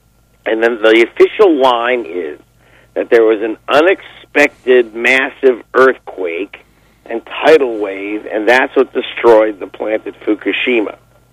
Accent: California, United States; I grew up in California.

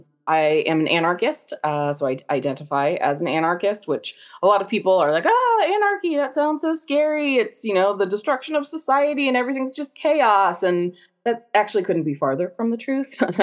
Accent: Indiana, United States; now in California, United States; One of the things I think is unique about me as somebody living in California is that I was born in Indiana and did a lot of my growing up years in Indiana, which is pretty much the radical opposite of California.

